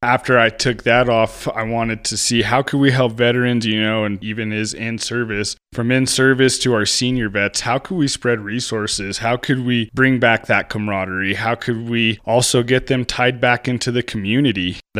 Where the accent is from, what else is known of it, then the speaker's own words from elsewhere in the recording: Colorado, United States; Well, I'm originally from the Valley. Right now, I reside in San Luis, Colorado.